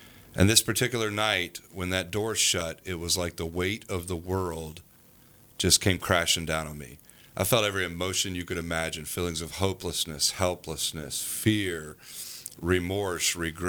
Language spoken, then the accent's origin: English; Tampa, Florida, United States; But I grew up in Tampa, Florida. I started playing football when I was 4 years old.